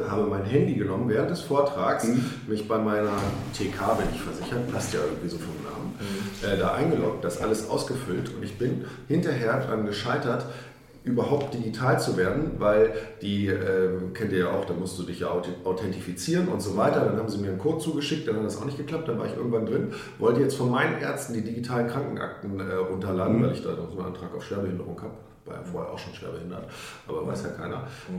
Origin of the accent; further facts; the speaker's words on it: Celle, Lower Saxony, Germany; Dein Vater hat bei TuS Celle, wo ich herkomme, gespielt.